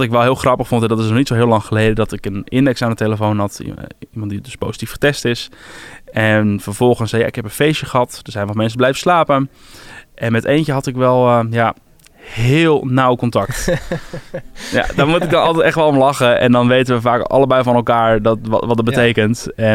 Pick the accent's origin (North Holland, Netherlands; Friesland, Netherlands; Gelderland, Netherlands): North Holland, Netherlands; Alkmaar; now in Haarlem, Netherlands; Ik werk in regio Utrecht, ik woon in de regio Haarlem. Ik kom uit Alkmaar